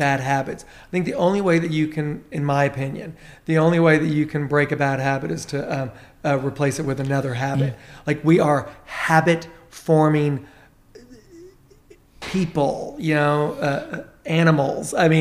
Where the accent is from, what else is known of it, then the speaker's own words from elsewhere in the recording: Tennessee, United States; I'm from Tennessee.